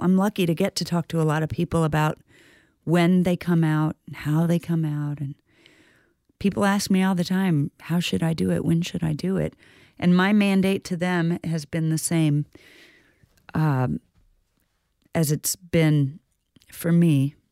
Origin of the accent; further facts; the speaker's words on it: Midwest, United States; And for a person born and raised in the Midwest, where ethics and authenticity and honesty are, you know, were kind of bred into me